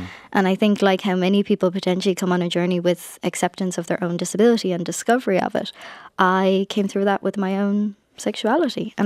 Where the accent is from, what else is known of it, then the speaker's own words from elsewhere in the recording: Ireland; Some days my greatest challenge is the fact that I'm Irish and people can't pronounce my name.